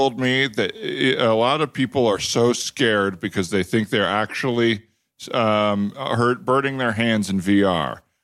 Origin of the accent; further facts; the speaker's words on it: Santa Fe, New Mexico, United States; born there; Yeah, because I was born in Santa Fe, New